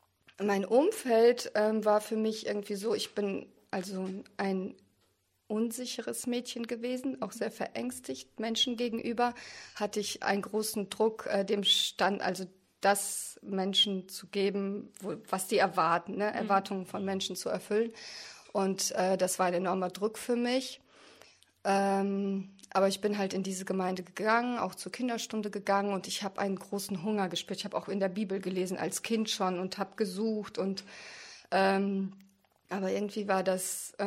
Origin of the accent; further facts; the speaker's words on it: Kierspe, North Rhine-Westphalia, Germany; komme aus Kirsbe ursprünglich